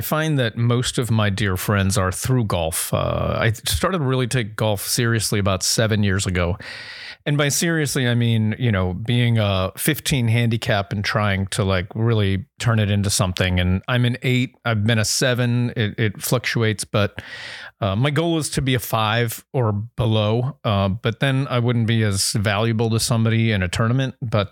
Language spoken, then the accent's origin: English; Erie, Pennsylvania, United States; Or from Butler, Pennsylvania, and I'm from Erie originally.